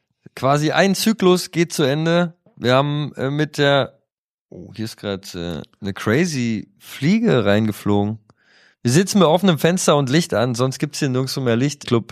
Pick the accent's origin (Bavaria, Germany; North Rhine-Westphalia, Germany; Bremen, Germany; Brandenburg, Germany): Brandenburg, Germany; Frankfurt; Bei uns in Frankfurt, wenn man früher die Freundin oder so ausführen wollte, sind wir immer nach Polen in die Pizzeria gegangen.